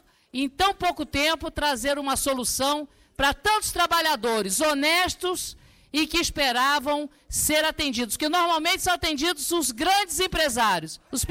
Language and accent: Portuguese; Brazil; Todos nós aqui temos consciência e somos brasileiros antes de mais nada